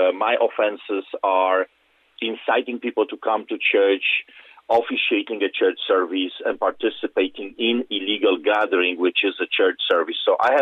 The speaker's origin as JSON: {"language": "English", "country": "Poland", "tie": "born or raised there", "said": "I grew up in Poland behind the Iron Curtain under the boots of the Soviets."}